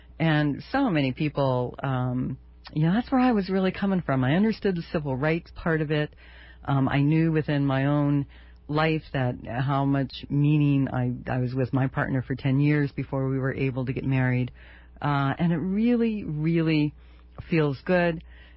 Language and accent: English; United States; not able to enjoy the rights, the full benefits of being an American, of being here in Hawaii